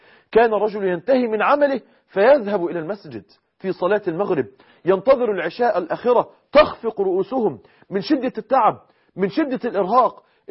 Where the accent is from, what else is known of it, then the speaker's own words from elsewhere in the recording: Egypt; طبعا احنا معروف عندنا في مصر ان في ليلة البناء بيقعد اسبوع 10 أيام